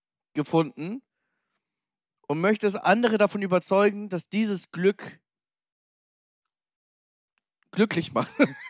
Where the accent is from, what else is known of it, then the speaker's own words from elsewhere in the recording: Hamburg, Germany; weil ich bin Hamburger, ich liebe